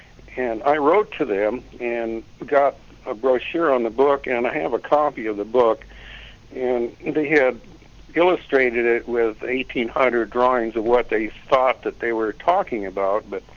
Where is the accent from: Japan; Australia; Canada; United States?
United States; Seldovia, Alaska; when I was growing up in Seldovia